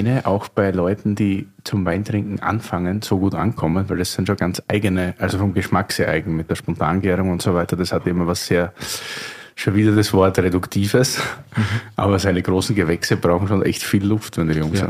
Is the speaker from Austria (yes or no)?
yes; Austria; ich als Österreicher